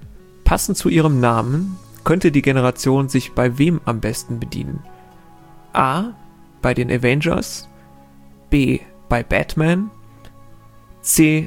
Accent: Rhineland, Germany; Als Rheinländer muss ich mich sehr anstrengen, nicht einfach Viertel zu sagen, aber ich glaube, Viertel ist etwas hochdeutscher.

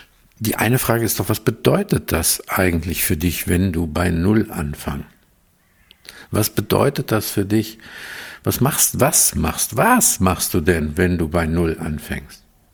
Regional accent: Aachen, North Rhine-Westphalia, Germany; ich komme ja aus der Region von Aachen

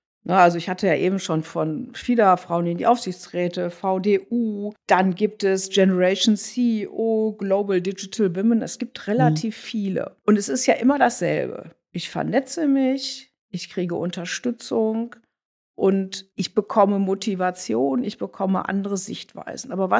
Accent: Cologne, North Rhine-Westphalia, Germany; Ich bin ja Kölnerin und ich meine, Köln ist ja sehr bekannt gewesen, auch für seinen kölschen Klüngel.

